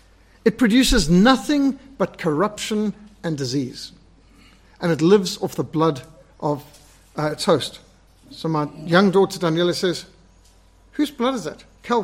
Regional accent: Zimbabwe; I was brought up with ticks in Rhodesia, that's very normal, so.

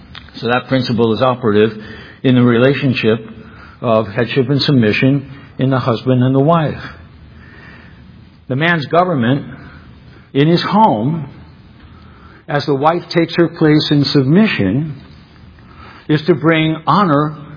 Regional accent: United States; It's painfully honest to have to tell you how disinclined I find myself as an American to these things that I'm teaching and preaching.

